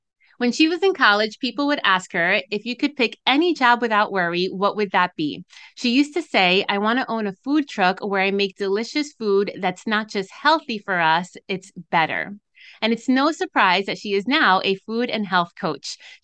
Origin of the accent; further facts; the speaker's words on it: Bronx, New York, United States; beginning with being Dominican, with growing up in the Bronx